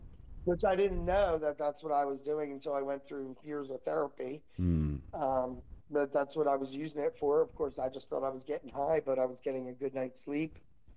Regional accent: Merchantville, New Jersey, United States; now in Clemenson, United States; No, I grew up in Merchantville, New Jersey, which is really about 5 miles outside of Philadelphia. It's right at the foot of the Ben Franklin Bridge. But I'm in Clemenson, New Jersey.

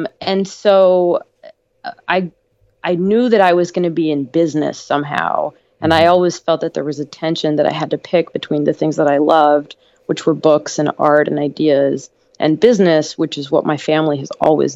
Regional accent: Greece; So I grew up mostly in Greece before the internet.

